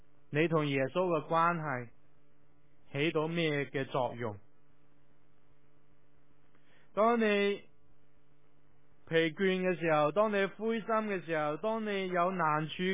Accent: China; 尤其是对我哋中国人嚟讲，我哋最了不起或者我哋就系、烧香

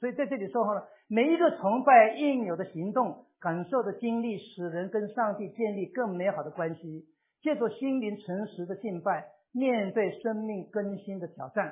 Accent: China; 你知道我们中国人总是要自己做老板嘛哈

